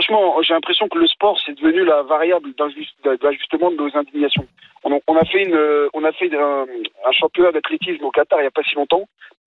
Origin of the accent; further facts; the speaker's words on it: Morocco; Moi, je suis originaire du Maroc.